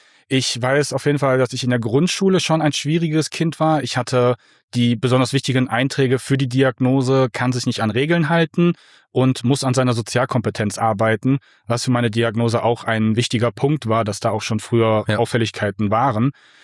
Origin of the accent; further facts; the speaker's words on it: Düsseldorf, North Rhine-Westphalia, Germany; born there; now in Fulda, Germany; Genau, ich bin in Düsseldorf geboren. Im November 2020 bin ich mit meiner damaligen Ex-Frau, also noch damals Frau, hier hingezogen in den Vogelsbergkreis.